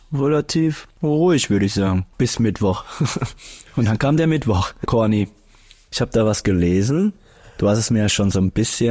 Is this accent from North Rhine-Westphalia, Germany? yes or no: yes; Dortmund, North Rhine-Westphalia, Germany; Ich komme aus Dortmund